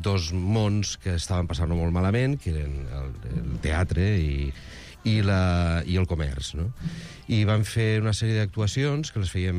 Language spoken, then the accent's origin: Catalan; Alcoy, Valencian Community, Spain; sóc d'Alcoi, sóc valencià